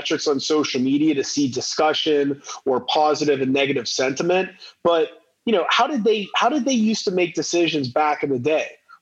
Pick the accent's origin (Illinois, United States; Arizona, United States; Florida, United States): Arizona, United States; Phoenix; And I guess Phoenix, my hometown, is in the mix.